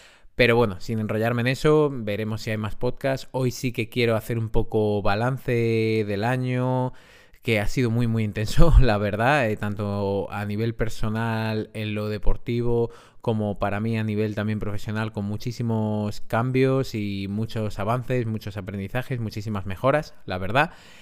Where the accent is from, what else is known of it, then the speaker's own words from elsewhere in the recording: Madrid, Community of Madrid, Spain; soy cosmopolita porque soy de Madrid, pero no tanto, ¿no?